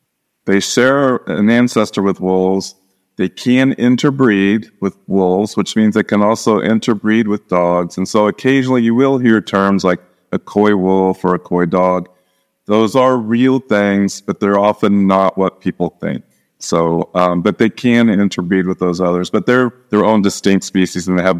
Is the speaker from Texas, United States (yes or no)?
no; Kansas, United States; as a small boy, I grew up in Kansas, a little tiny town, little small town in rural Kansas.